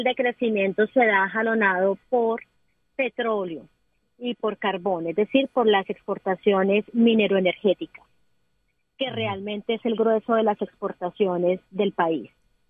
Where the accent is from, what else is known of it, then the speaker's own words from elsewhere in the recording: Barranquilla, Atlántico, Colombia; yo creo que nosotros como barranquilleros y como empresarios, como emprendedores, hay que acoger esta clase de eventos